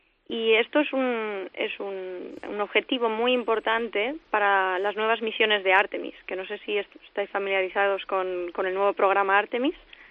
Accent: Barcelona, Catalonia, Spain; now in United States; Pues mira, yo soy de Barcelona.

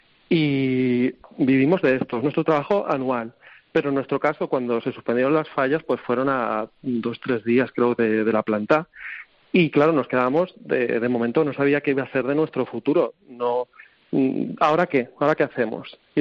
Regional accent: Valencian Community, Spain; yo soy valenciano, me dedico a esto hace no mucho tiempo, 7 años, no soy una persona tampoco muy mayor

